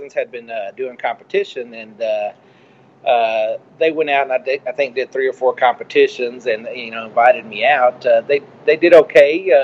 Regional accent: Austin, Texas, United States; also born or lived in Lubbock / Fort Worth; and I'm originally from West Texas in the Lubbock area. Grew up about 10 years in Austin, and then moved to Fort Worth in '87 or so.

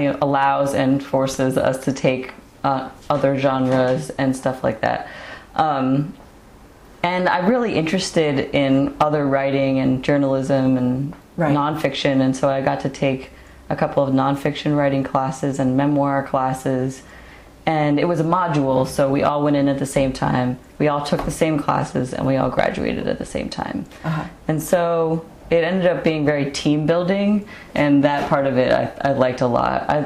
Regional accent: New Jersey, United States; also born or lived in Vermont; My background is, I'm from New Jersey. I went to UVM, and I lived here afterward and worked for

